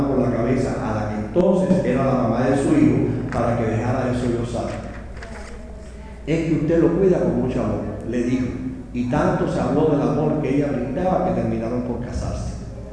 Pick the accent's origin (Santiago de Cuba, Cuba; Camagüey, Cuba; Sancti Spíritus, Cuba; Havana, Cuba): Sancti Spíritus, Cuba; Jarahueca; Jarahueca es mi pueblo natal, ¿no? Donde yo viví mi infancia, y yo recurro una y otra vez a ese espacio geográfico para mi literatura.